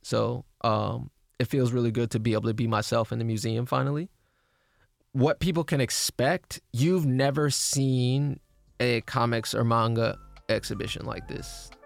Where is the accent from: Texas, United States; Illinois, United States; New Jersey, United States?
Illinois, United States; Champaign-Urbana; So I grew up in Champaign-Urbana, and I remember being a kid, my parents dragging me out to the art museum